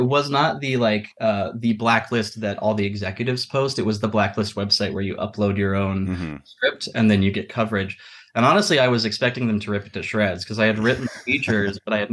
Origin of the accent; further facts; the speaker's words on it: Dallas, Texas, United States; So I grew up in Dallas and I was the oldest of four kids.